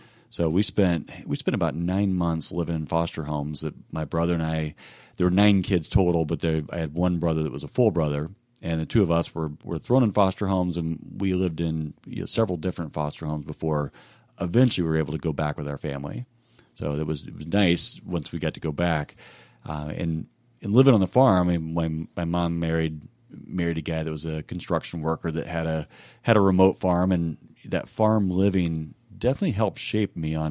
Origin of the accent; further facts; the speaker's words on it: Missouri, United States; also born or lived in Girard, Kansas; So I grew up in a few different places, but down in Southwest Missouri and over in Kansas. So Girard, Kansas, is where I lived until I was about 6 years old.